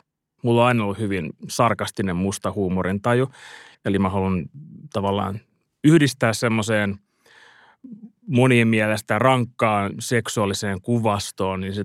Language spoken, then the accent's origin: Finnish; Helsinki, Uusimaa, Finland; mä oon helsinkiläinen